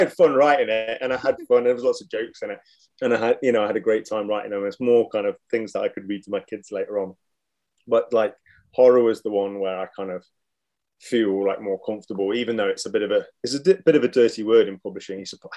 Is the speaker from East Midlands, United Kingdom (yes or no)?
yes; East Midlands, United Kingdom; Obviously, I grew up near Sherwood Forest.